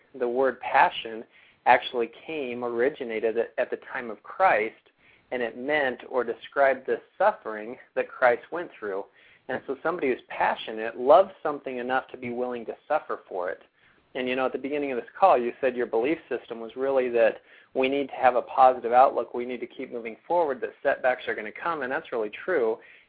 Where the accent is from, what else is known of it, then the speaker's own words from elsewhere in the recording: Colorado, United States; now in Utah, United States; I live in Utah, over here in the Snowy Mountains, and we're having a great day. But I grew up in Colorado, grew up in a great home.